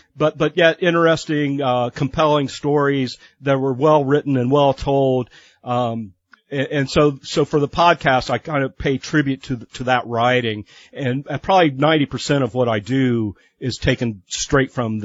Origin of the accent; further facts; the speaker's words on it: Lima, Ohio, United States; a day or two after they busted him out of Lima. So we have that little bit of local connection to my hometown.